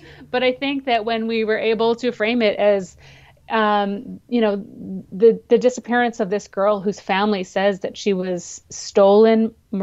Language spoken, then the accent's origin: English; Saskatchewan, Canada; also born or lived in Toronto; from Saskatchewan, but I spent a lot of my time, last 20 years, living in Toronto, Ontario, Canada. I am not from the United States.